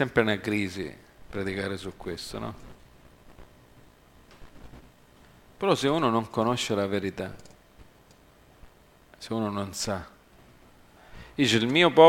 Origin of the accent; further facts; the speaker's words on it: United States; Io sono cresciuto in America, però ho fatto qualche anno qua, ho imparato qualcosa.